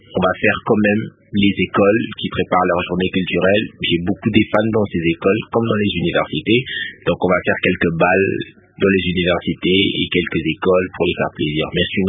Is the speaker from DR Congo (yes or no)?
yes; Kongo Central, DR Congo; je suis originaire du Bas-Congo